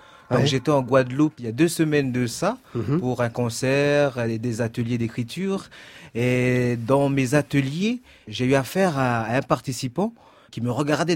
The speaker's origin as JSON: {"language": "French", "country": "New Caledonia", "said": "je suis pas africain, je suis de Nouvelle-Calédonie, je suis kanak autochtone de Nouvelle-Calédonie."}